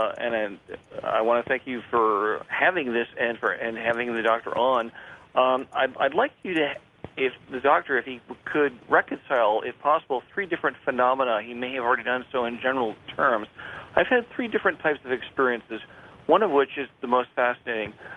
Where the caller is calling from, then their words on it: Westlake Village, California, United States; I'm calling from Westlake Village, California